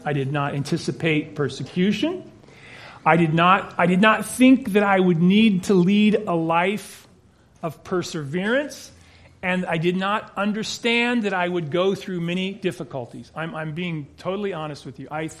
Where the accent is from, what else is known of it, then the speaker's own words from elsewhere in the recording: Los Angeles, California, United States; I don't know if it's the American dream or the way I was raised in Los Angeles, however that looks